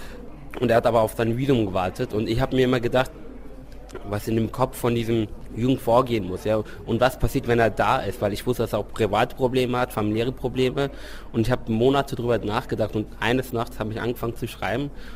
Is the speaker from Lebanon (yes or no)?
no; Eastern Anatolia, Turkey; Ich hatte in meiner Heimat in der Osttürkei ein Musikvideo gedreht